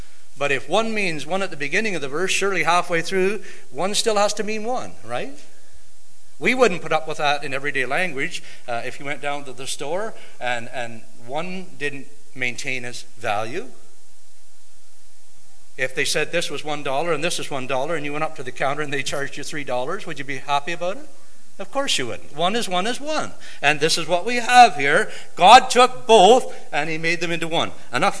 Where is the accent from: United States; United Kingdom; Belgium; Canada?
Canada; I'm a Christian living in Canada, yes, and I'm Canadian by nationality